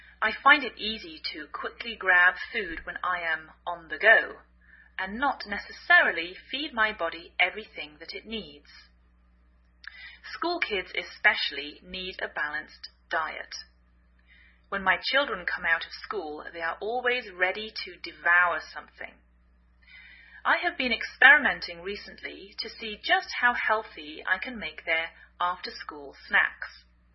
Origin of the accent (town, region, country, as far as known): England, United Kingdom; now in United States